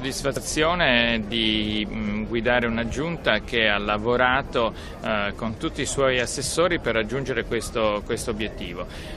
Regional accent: Rome, Lazio, Italy; devo dire che sono orgoglioso da romano

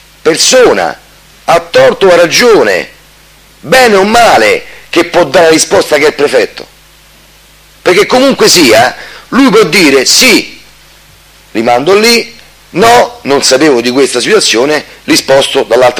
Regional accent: Rome, Lazio, Italy; Però poi siamo italiani, siamo romani, siamo, tra virgolette, furbi

